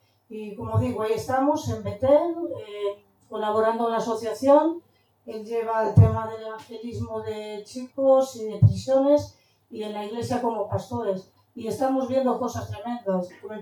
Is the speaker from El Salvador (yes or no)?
no; Santiago de Compostela, Galicia, Spain; yo sé que muchos ya me conocéis, soy de Santiago